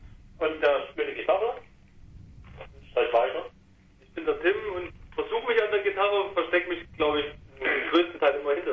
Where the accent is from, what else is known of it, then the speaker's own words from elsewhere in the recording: Waldkirchen, Saxony, Germany; Aus Waldkirchen, ein kleines Beruf im Erzgebirge. Vielleicht die nächste größere Stadt ist Chemnitz.